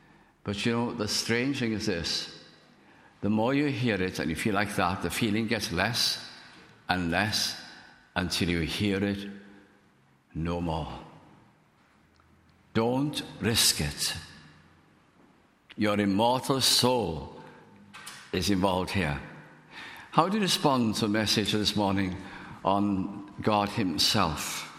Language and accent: English; Wales, United Kingdom; first language Welsh; And it was natural to me, Welsh being my first language